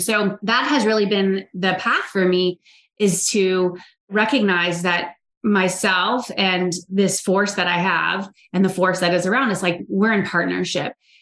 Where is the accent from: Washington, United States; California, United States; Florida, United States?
Florida, United States; also born or lived in Georgia / New York City; And it's so not the scene of my earlier life growing up in Florida and Georgia.